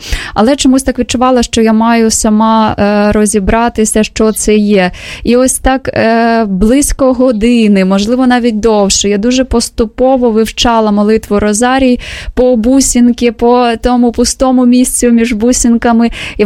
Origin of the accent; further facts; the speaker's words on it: Zaporizhzhia, Zaporizhzhia Oblast, Ukraine; я родом з Запоріжжя, і знаємо, що це є прифронтове таке місто зараз